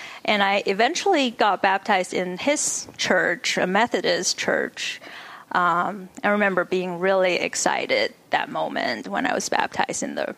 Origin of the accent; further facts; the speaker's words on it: China; I grew up in China all the way through the end of high school, and we were taught to be atheists, and so I was not exposed at all to any faith tradition.